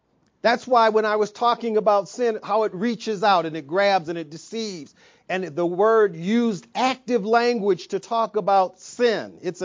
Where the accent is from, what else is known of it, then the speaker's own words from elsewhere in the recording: Saginaw, Michigan, United States; My old house, the house I grew up with in Saginaw, Michigan, my whole family was raised there. We all grew up there.